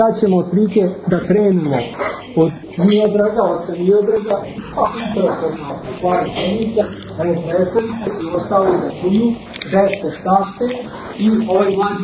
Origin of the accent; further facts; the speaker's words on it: Zrenjanin, Vojvodina, Serbia; Rodom sam iz Banata, tačnije iz Petrovgrada, kako Mađari kažu Bečkereka, Noć Bečkerek ili Veliki Bečkerek. Petrovgrad, današnji Zrenjanin.